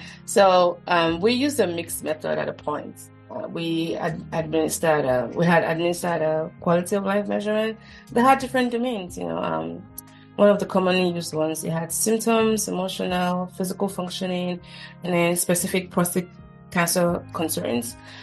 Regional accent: Nigeria; some coming from countries where, like, I'm from Nigeria, and depression isn't something we, openly acknowledge

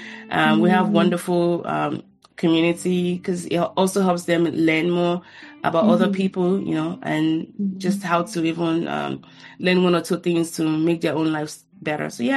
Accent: Nigeria; moved away as an adult; now in United States; So I'm Nigerian born. Mm-hmm. I grew up in Nigeria. I moved to the U.S. 14 years ago for grad school, mm-hmm. and I just stayed back.

